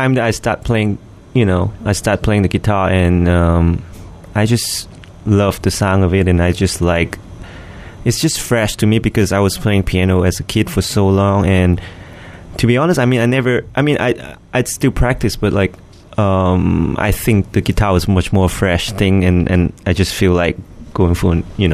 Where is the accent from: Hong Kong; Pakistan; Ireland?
Hong Kong; moved away as an adult; now in United States; Well, actually, I grew up in Hong Kong.